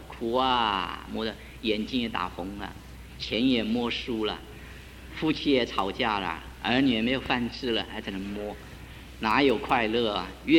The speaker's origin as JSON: {"language": "Chinese", "country": "China", "lives_now": "United States", "said": "所以我们中国人有一句话说"}